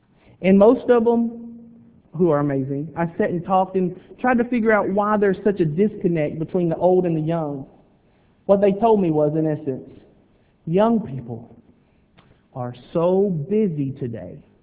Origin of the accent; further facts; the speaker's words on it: Willisville, Arkansas, United States; I grew up in Willisville. 18, I moved off to college.